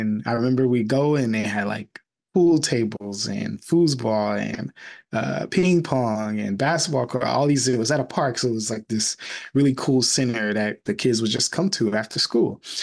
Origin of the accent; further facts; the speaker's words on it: Fort Wayne, Indiana, United States; He was a city councilman in my hometown, Fort Wayne, Indiana, for many, many years.